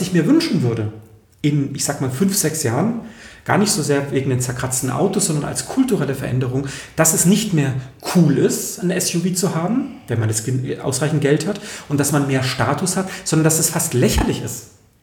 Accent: Mainau, Baden-Württemberg, Germany; also born or lived in Frankfurt am Main; ich bin auf der Insel Mainau aufgewachsen, im Bodensee, auf dieser grünen Insel

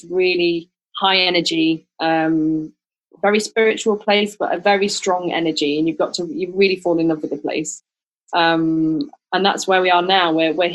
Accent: the north of England, United Kingdom; also born or lived in Leeds / London; now in Ibiza, Spain; And that's kind of the north of England.

